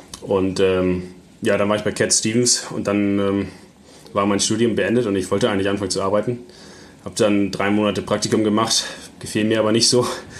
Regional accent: Germany; Also wir sind aus Deutschland, haben die Einladung bekommen.

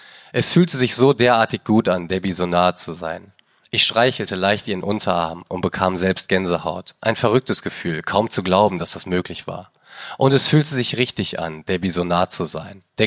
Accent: Germany; Also wir als Deutsche

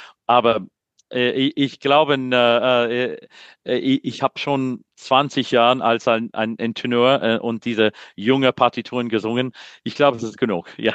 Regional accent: Missouri, United States; Ich sage, ja, ich komme aus Missouri.

